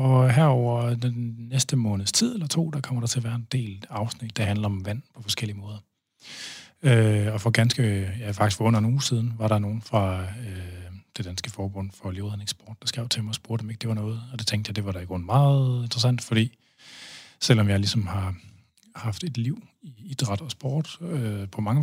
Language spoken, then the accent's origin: Danish; Skjern, Central Denmark Region, Denmark; Og jeg er jo fra Skjern, 6900 Hedeperker. Altså, jeg har vokset op på vestkysten.